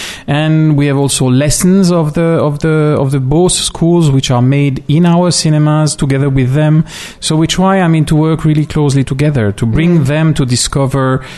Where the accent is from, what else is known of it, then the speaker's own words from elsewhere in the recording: Switzerland; I'm coming from Switzerland